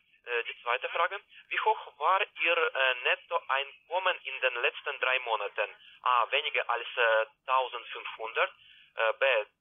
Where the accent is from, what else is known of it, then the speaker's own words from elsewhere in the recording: Bulgaria; Tut mir leid, ich komme aus Bulgarien.